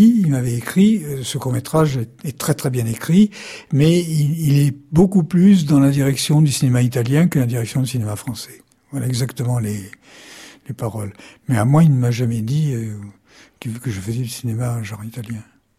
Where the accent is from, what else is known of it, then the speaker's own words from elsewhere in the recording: Corsica, France; Bon, je suis corse.